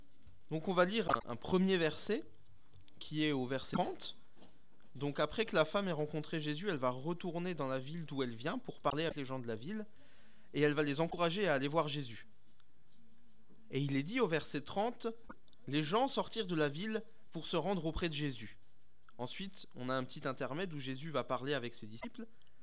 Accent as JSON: {"language": "French", "region": "Grand Est", "country": "France", "said": "Je suis venu en région parisienne il y a 3 ans maintenant lorsque j'ai commencé l'Institut biblique à Nogent-sur-Marne. Mais je ne suis pas du tout parisien, je suis alsacien."}